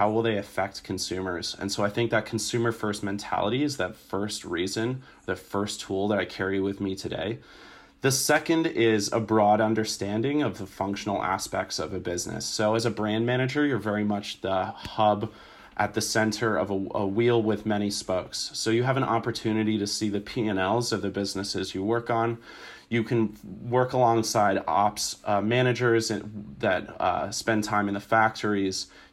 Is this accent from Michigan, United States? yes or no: no; Minneapolis, Minnesota, United States; So I grew up in Minneapolis. My family's originally from England and we traveled a little bit when I was much younger. I call Minneapolis my home